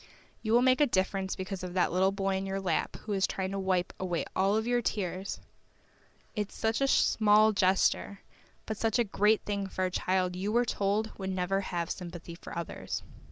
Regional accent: Milwaukee, Wisconsin, United States; Having been born and raised in Milwaukee, I am proud to raise my child in the city that shaped me into the woman I am today.

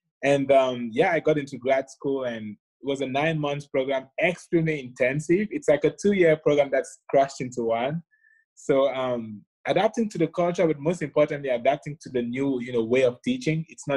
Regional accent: Cameroon; moved away as an adult; also born or lived in United States / Italy; Yeah, I was born in Cameroon, and I did most of my education there.

